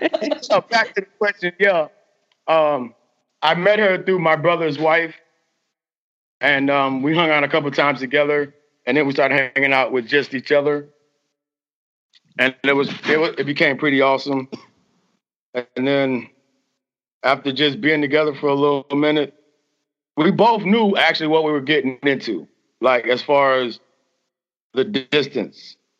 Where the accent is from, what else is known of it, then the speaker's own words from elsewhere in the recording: Florida, United States; I'm from South Florida, so you know we got that talk.